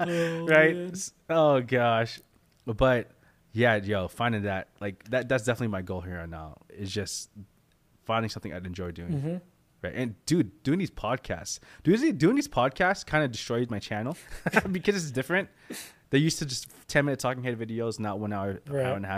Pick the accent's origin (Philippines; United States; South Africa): Philippines; I'm not Mexican, I'm Filipino, right?